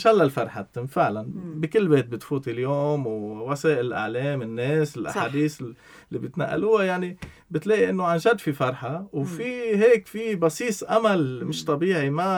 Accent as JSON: {"language": "Arabic", "country": "Lebanon", "said": "هيدي بتهمني كلبناني، يعني هيدي بتصيبني كلبناني"}